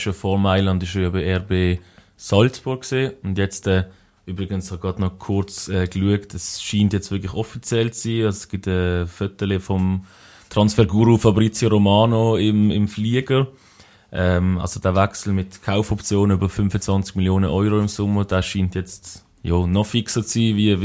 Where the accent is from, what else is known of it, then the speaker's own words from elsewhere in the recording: Switzerland; Was jetzt für ihn und für uns als Schweizer Nazi-Fans wahrscheinlich gut ist